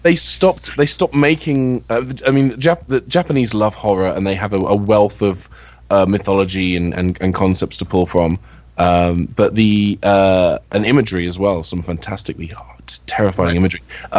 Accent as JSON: {"language": "English", "country": "United Kingdom", "said": "hey, I'm British, guess what I'm going to do?"}